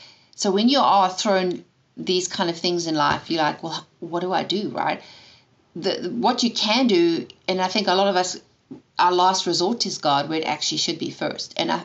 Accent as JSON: {"language": "English", "country": "South Africa", "tie": "born or raised there", "said": "I was born and raised in South Africa, hence the funny accent."}